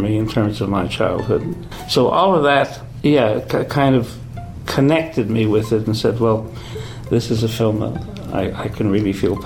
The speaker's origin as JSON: {"language": "English", "town": "Montreal", "region": "Quebec", "country": "Canada", "tie": "born or raised there", "said": "when I was growing up on the Main, on St. Lawrence Boulevard, as we knew it, we lived on the east side of the street, just below Duluth."}